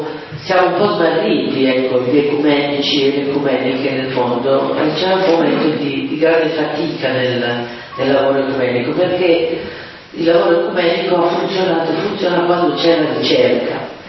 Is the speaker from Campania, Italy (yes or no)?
no; Milan, Lombardy, Italy; sono cresciuto a Milano, a scuola ero l'unica